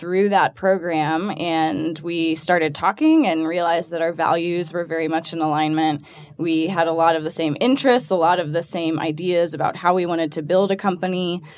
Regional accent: Atlanta, Georgia, United States; So born and raised in Atlanta, got my degree in mechanical engineering.

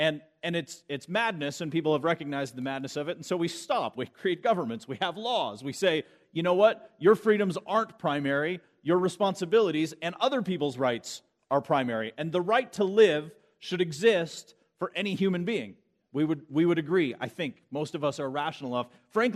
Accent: Canada; now in United States; I'm actually Canadian first, but I'm immigrated.

